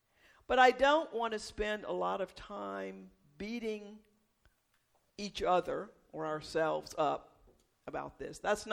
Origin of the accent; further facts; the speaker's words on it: the South, United States; I grew up in the South. Somehow we've managed to blame this whole thing on Southerners.